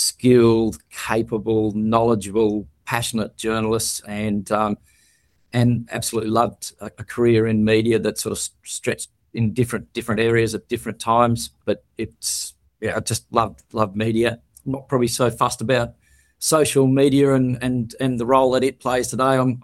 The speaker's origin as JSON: {"language": "English", "town": "Glen Innes", "region": "New South Wales", "country": "Australia", "tie": "born or raised there", "said": "Glenys is my hometown. Finished school and got a job on the local newspaper there"}